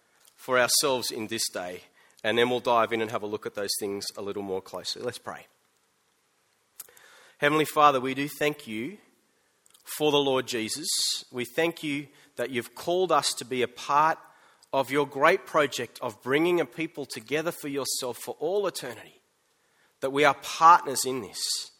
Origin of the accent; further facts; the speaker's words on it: New South Wales, Australia; I am an Australian, and I am a New South Welshman